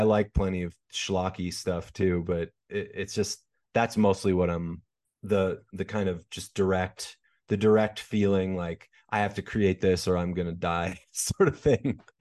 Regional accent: Minneapolis, Minnesota, United States; So I was raised in Minneapolis, Minnesota, in the city.

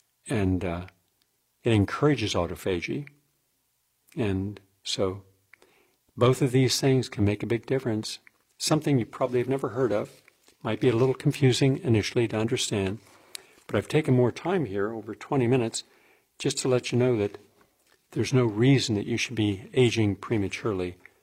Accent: West Virginia, United States; That was certainly the case where I grew up in West Virginia. Most people worked at any one of 10 places.

